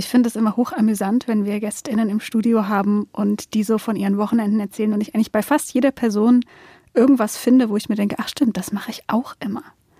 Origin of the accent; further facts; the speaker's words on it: Baden-Württemberg, Germany; accent: Swabian; Und ich glaube, das liegt wirklich einfach an meinem vehement abtrainierten Dialekt. Also sobald jetzt meine Mutter anruft, kommt er natürlich sofort wieder. Das ist alles noch da. Aber wenn es Schwabenwitze gibt, dann mache ich die selber.